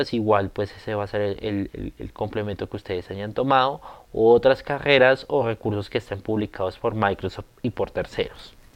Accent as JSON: {"language": "Spanish", "country": "Colombia", "said": "para los centros de entrenamiento en mi país, Colombia."}